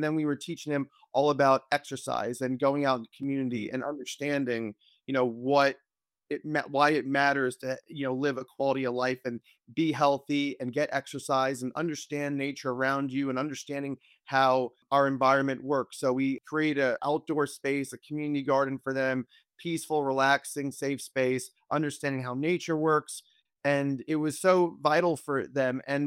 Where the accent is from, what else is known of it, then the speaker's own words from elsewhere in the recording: Tampa, Florida, United States; made such an impact at my high school and really in my hometown of Tampa, Florida, and the entire Tampa Bay community.